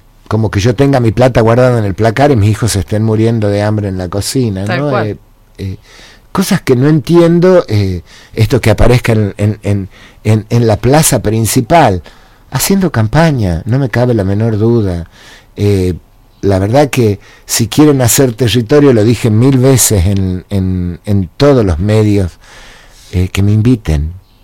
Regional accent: Aguaray, Salta, Argentina; Ah, mira, yo vengo de Aguaray.

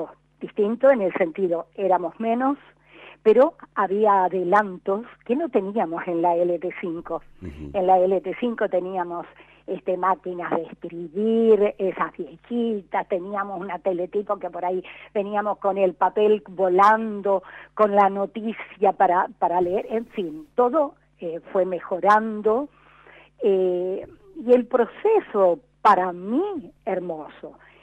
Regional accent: Chaco, Argentina; Yo hablo con Elie, yo soy chaqueña y no sé hablar con Ye.

